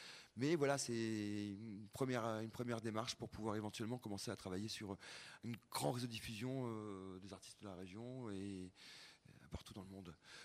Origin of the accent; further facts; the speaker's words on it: Douai, Hauts-de-France, France; je venais de Douai, tu vois, enfin, Douai à Arras-Cambrai, le triangle des Bermudas, quoi, et des Beaubricards.